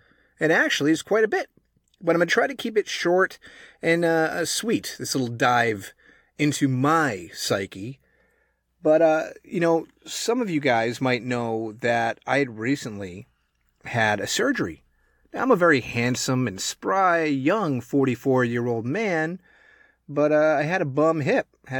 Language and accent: English; New England, United States; now in Texas, United States; I'm actually from New England